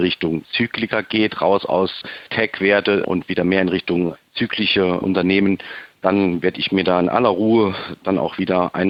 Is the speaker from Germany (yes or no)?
yes; Saarbrücken, Saarland, Germany; Ja, hallo … ich verwalte das Wikifolio Trendsurfer. Ich komme aus Saarbrücken und ich bin 45 Jahre alt.